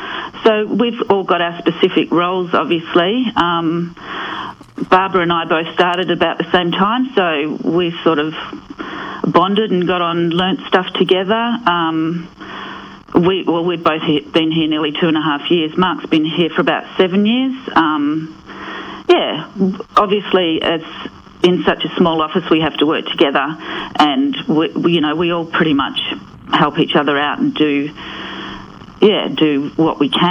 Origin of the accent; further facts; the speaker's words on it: Perth, Western Australia, Australia; now in Albany, Australia; No. I come from Perth.